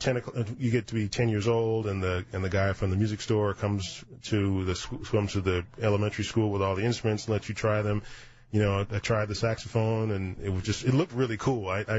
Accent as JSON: {"language": "English", "town": "Evanston", "region": "Illinois", "country": "United States", "tie": "born or raised there", "said": "Evanston, Illinois."}